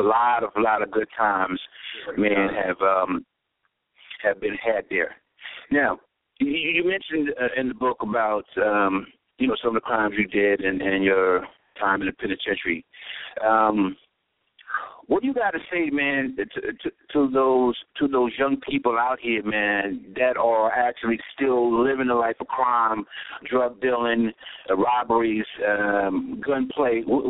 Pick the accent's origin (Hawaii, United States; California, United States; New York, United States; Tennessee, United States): New York, United States; Spring Valley; Again, as you know, I'm from New York as well. Me and George Cash actually grew up in Spring Valley, New York, known each other since elementary school